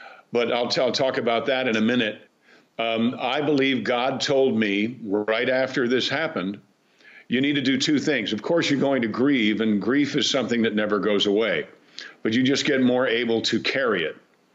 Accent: Mount Kisco, New York, United States; And I'm from Mount Kisco, New York. So I was born pretty bullheaded to start with.

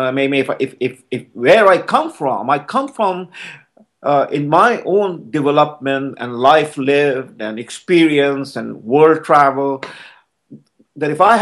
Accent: Kolkata, West Bengal, India; I'm from Bengal, from Calcutta

